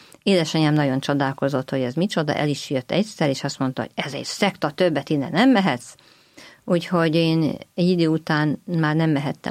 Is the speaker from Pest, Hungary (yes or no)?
no; Rakamaz, Szabolcs-Szatmár-Bereg, Hungary; Egy nagy községből származom, Rakamaznak hívják, Tokaj mellett van, és egy olyan község, ahol rendkívül dolgosak voltak az emberek